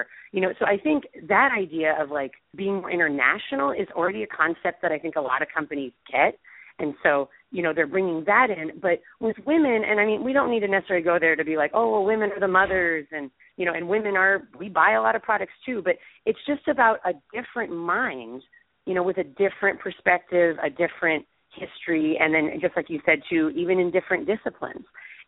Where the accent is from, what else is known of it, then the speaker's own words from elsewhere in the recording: California, United States; I had no idea was even happening, and I'm from the Bay Area.